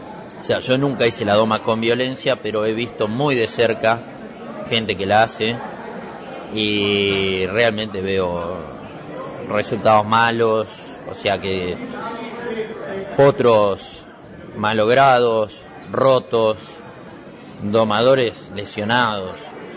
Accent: Ameguino, Buenos Aires Province, Argentina; Sí, soy de Argentina, de Ameguino, provincia de Buenos Aires, que es un pueblo chico.

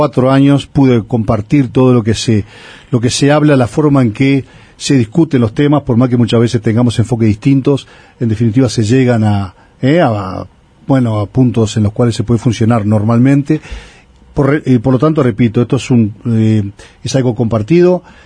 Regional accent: Uruguay; acá Uruguay, como país chico que somos, entre dos gigantes, ¿no?, como son Argentina y Brasil

